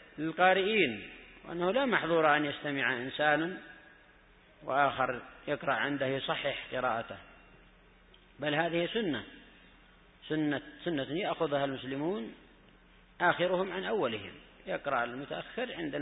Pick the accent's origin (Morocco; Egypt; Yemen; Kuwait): Yemen; عندنا في اليمن